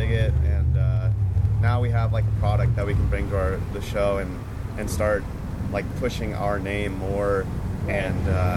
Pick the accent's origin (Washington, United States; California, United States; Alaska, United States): California, United States; Marin; Yeah, and I'm actually from Marin.